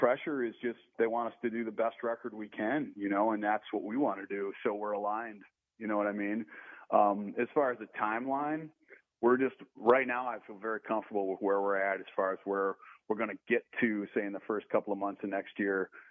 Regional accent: Wisconsin, United States; even though I'm from Wisconsin and I'm not a 49ers guy.

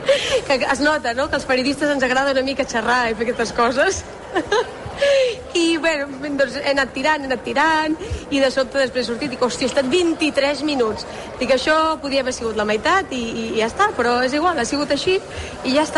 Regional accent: Tarragona, Catalonia, Spain; per mi com a tarragonina és, home, és tot un honor

